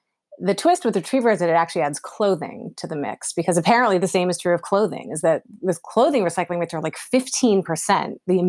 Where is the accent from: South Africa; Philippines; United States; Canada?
United States; Pennsylvania; also born or lived in Los Angeles; So I'm quarantined here in Pennsylvania. I'm from Pennsylvania originally. I went to school in New York, and then I headed out to LA in the year 2000 and had a rollicking time there for 17 years